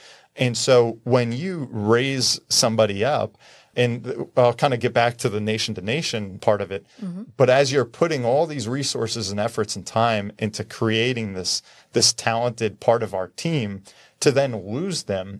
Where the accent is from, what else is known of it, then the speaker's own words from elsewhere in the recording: New Jersey, United States; you know, I'm from New Jersey. I've worked with some deans and presidents of colleges in our state.